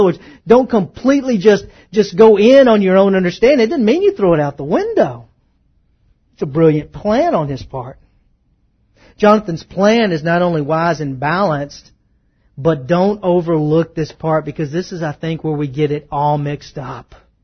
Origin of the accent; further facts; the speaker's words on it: Texas, United States; I grew up in East Texas.